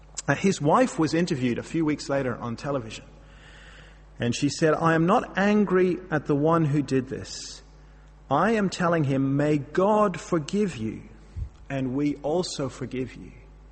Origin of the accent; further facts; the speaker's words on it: Northern Ireland, United Kingdom; Growing up in Northern Ireland, I remember very vividly the case of a man